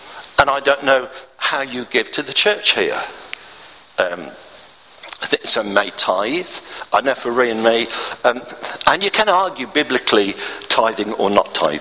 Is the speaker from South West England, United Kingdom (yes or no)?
no; Birmingham, West Midlands, United Kingdom; I'm from Birmingham, and my first job was in Smethwick a long time ago.